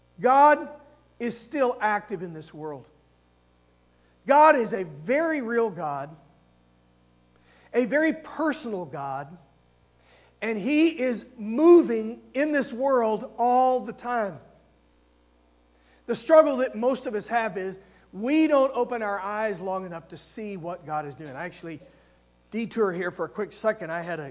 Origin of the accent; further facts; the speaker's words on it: Texas, United States; Many of you know I'm originally was from Texas. All of our relatives are down in the South.